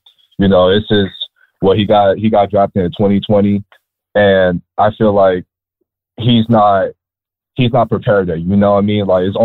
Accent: New York, United States; As a Knicks fan, and you know, we're from New York

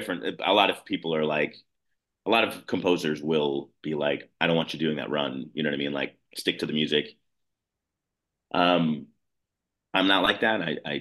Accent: Highwood, Illinois, United States; born or raised there

